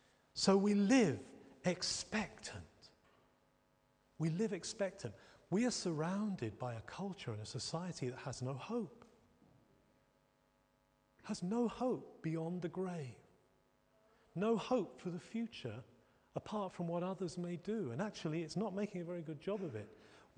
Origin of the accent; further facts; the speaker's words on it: United Kingdom; I know we're British. What are we going to do in heaven when everyone else is shouting and making a noise?